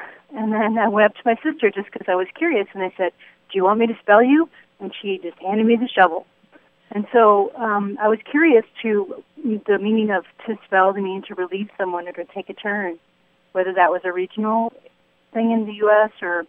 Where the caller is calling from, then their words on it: Royal Oak, Michigan, United States; I'm calling from Royal Oak, Michigan.